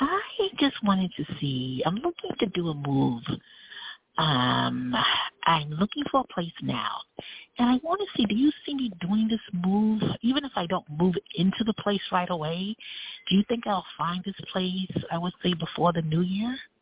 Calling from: New York City, New York, United States; I'm calling from New York City.

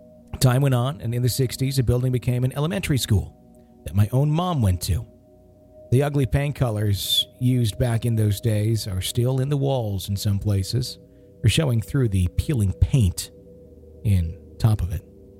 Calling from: Virginia, United States; from Central Virginia.

